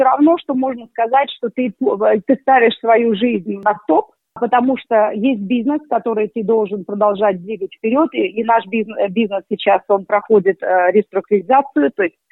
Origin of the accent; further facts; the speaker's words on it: Russia; Я горда вообще тем, что я родилась и выросла в России, что я русский человек